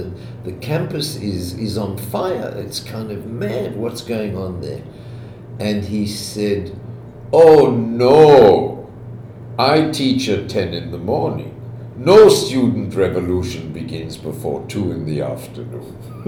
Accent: South Africa; also born or lived in Israel; And I'm from South Africa and Israel, where the sun shines.

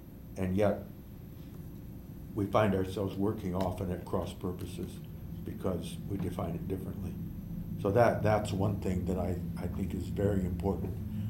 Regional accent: Neillsville, Wisconsin, United States; My hometown, Neillsville, has never had an arts life particularly.

